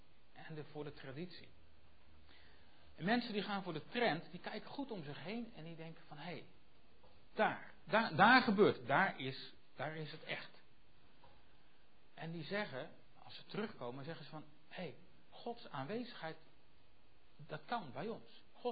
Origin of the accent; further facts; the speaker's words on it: Werkendam, North Brabant, Netherlands; Nou, weet je wat ik ontdekt heb in Werkendam, waar ik vandaan kom?